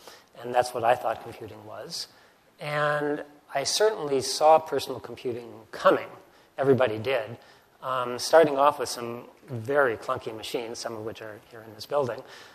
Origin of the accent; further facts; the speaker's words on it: Minnesota, United States; I grew up in the Midwest. I'm actually from Minnesota.